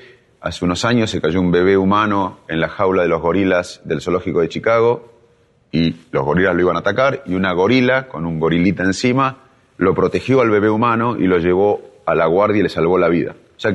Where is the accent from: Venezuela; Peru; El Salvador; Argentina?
Argentina; Y en el 2001 regresé a la Argentina. El 2001 fue un año de crisis en mi país y me pregunté cómo podía colaborar con mi país